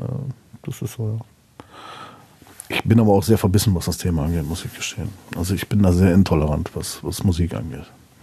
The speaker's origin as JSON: {"language": "German", "region": "North Rhine-Westphalia", "country": "Germany", "said": "da bin ich typischer Westfale"}